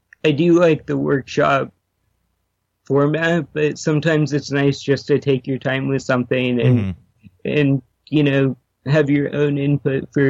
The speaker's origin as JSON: {"language": "English", "town": "Seattle", "region": "Washington", "country": "United States", "said": "And since I'm from Seattle, it's pretty close to Portland, obviously."}